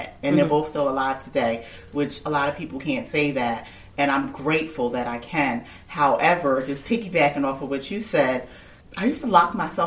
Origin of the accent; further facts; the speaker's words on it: Trenton, New Jersey, United States; also born or lived in Brooklyn; And then my mother came here to Trenton because she felt like Trenton was the place for opportunities.